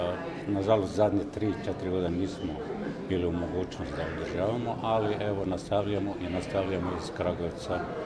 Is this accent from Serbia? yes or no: no; Palestine; Serbian is a second language; jedan beduin, koji je došao da priča o život beduina kod nas u Palestini i kakve teškoće naiđe zbog okupacije.